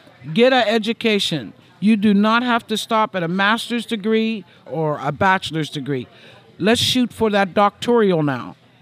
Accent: Homestead, Florida, United States; I was born and raised here in Homestead all my life.

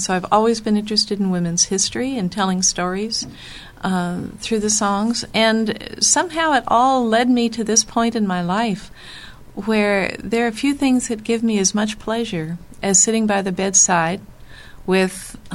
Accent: Bellingham, Washington, United States; And back home in Bellingham, Washington, which is my hometown, not where I'm living right now, I started a choir, and then I started another choir.

